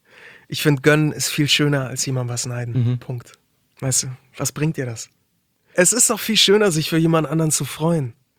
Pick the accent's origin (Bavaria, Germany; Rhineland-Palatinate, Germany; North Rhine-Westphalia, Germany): Bavaria, Germany; Munich; dass ich aus München komme